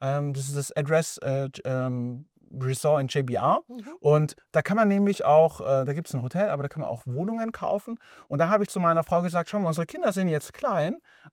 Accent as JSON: {"language": "German", "region": "Baden-Württemberg", "country": "Germany", "tie": "born or raised there", "lives_now": "Nuremberg, Germany", "said": "Also ursprünglich bin ich in der Nähe von Stuttgart aufgewachsen. Ich habe dann meine Frau kennengelernt und sie hat dann in Nürnberg gewohnt und darum bin ich dann zu ihr"}